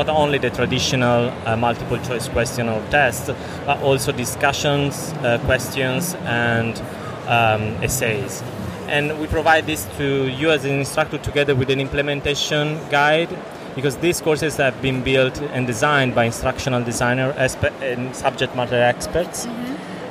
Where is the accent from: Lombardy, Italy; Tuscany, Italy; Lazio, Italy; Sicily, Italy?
Lombardy, Italy; Milan; I come from Milan.